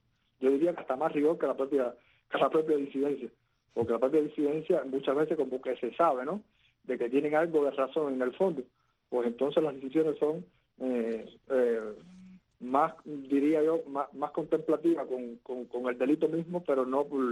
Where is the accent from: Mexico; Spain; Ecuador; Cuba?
Cuba; mi aporte a la arena como cubano